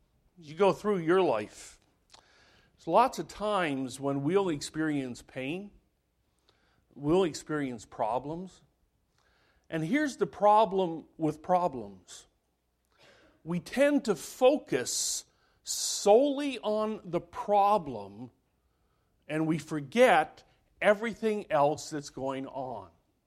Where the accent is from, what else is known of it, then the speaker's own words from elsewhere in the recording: Canada; when I was a kid, growing up in Canada